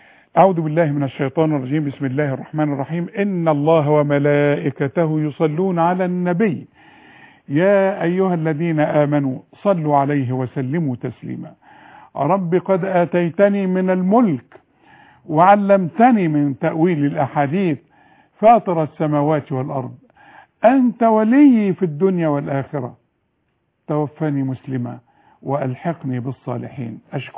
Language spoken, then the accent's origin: Arabic; Faiyum, Faiyum Governorate, Egypt; وانا كمان من الفيوم.